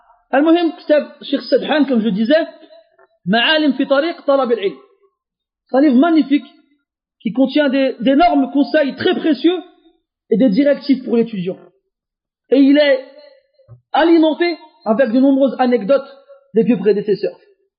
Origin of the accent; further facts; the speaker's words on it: France; born there; Moi, je suis né comme vous en France. Et avant une douzaine d'années, je ne parlais pas un mot d'arabe.